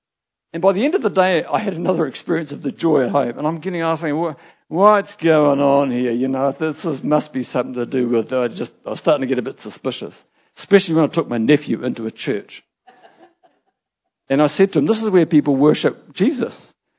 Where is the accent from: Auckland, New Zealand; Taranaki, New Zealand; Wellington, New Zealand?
Taranaki, New Zealand; New Plymouth; Now, I grew up in New Plymouth, 27 years, lived there.